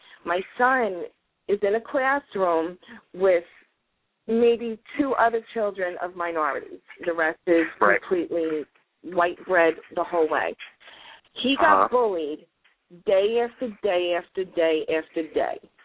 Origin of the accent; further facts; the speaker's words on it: New York, United States; You know, my son, I'm from New York.